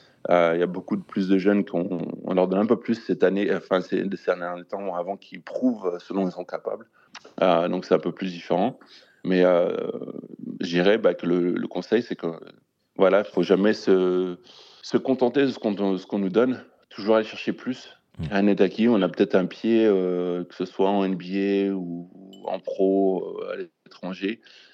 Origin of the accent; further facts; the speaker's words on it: Saint-Étienne, Auvergne-Rhône-Alpes, France; now in Washington, United States; Je fais partie d'une famille qu'on vient des Antilles et puis de Saint-Étienne. Donc voilà, c'était vraiment... je venais d'une petite ville.